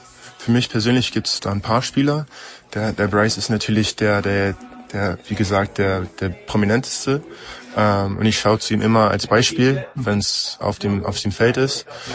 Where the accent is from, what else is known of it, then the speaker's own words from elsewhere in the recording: Berlin, Germany; als Berliner